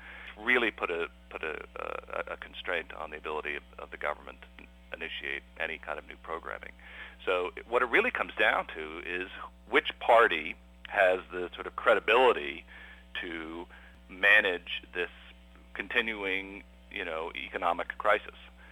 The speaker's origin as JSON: {"language": "English", "country": "United States", "lives_now": "London, United Kingdom", "said": "I speak of we, even though I'm an American, but I'm living here in London at the moment."}